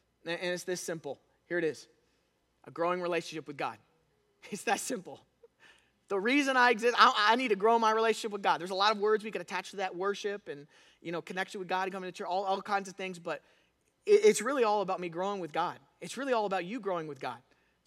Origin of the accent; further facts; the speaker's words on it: Florida, United States; The water's beautiful. I grew up in Florida.